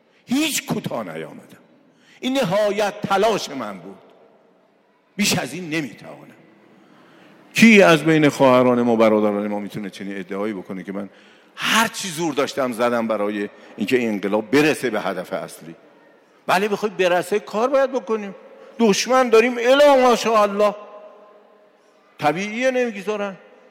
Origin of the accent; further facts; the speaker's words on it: Iran; 30 سال پیش وقتی بنده رفتم بیرون از ایران خارج، میگفت بچه کجایی؟ وقتی که میگفتیم بچه ایرانیم،